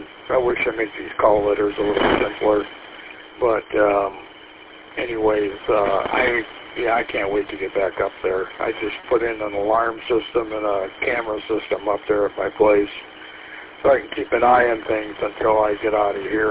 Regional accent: Hawks, Michigan, United States; Originally I am from Hawks, Michigan, over there by Rogers City, Michigan.

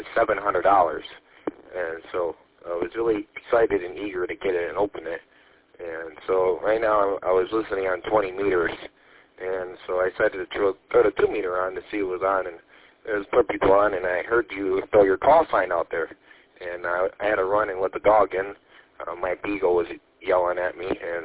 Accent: Emily City, Michigan, United States; now in Mayville, United States; I grew up in Emily City, Michigan, and parents got divorced when they got divorced, I moved out to Mayville, Michigan, and that's currently where I'm staying at right now

